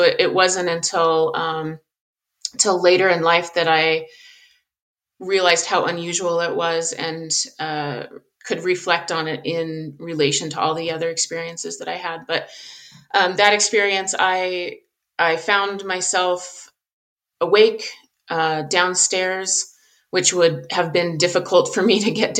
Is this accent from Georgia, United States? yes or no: no; Colorado, United States; I'm 42 years old. I grew up in Southern Colorado. I live in Colorado now.